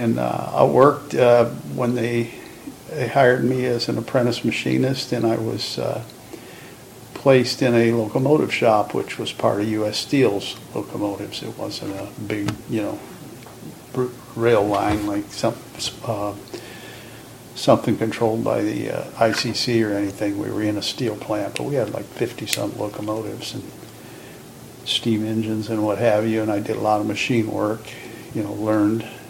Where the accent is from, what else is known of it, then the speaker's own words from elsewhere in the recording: Hobart, Indiana, United States; also born or lived in Gary; Well, I was born in Gary, Indiana, in 1937, September the 5th. And we moved from there to a little town out of Gary, Hobart, Indiana, and that's where I was raised.